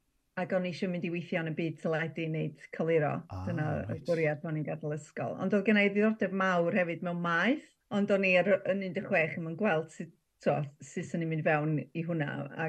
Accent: Wales, United Kingdom; dwi o Dyffryn Anlle, ysgol Nebo eisiau, ysgol bach iawn.

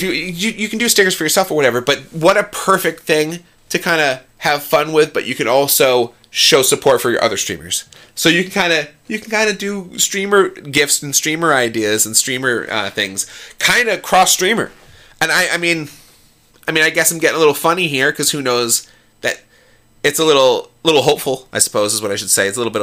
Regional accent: Cape Cod, Massachusetts, United States; accent: Cape Cod; I'm from Cape Cod, guy. So, that's why I talk like this, guy.

